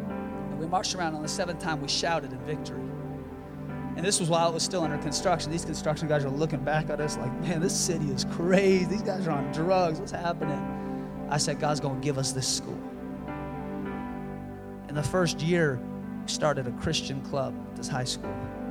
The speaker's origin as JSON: {"language": "English", "town": "Seattle", "region": "Washington", "country": "United States", "tie": "born or raised there", "said": "I was raised in Seattle, and I didn't go to a public high school."}